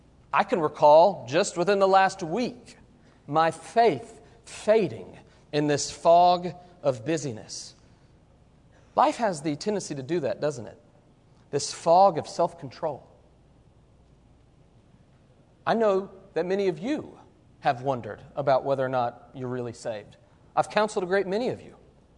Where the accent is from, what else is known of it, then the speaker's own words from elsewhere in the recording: Oklahoma City, Oklahoma, United States; I can recall as a child, every Sunday, growing up in Oklahoma City, my pastor, he'd preach that gospel